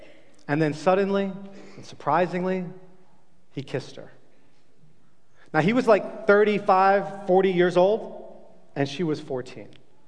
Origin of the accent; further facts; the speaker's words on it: Staten Island, New York, United States; I'm a native New Yorker. I'm from Staten Island, New York.